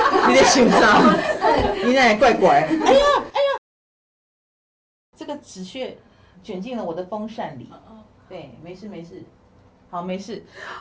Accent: Taiwan; born there; 我也觉得我是为了台湾而生的，就是所以我生在台湾嘛

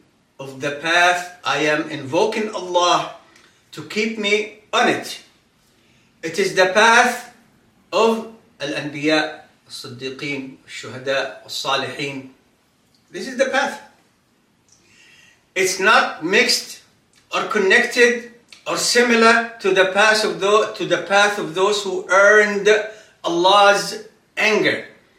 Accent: Kuwait; When we were young, growing up in Kuwait

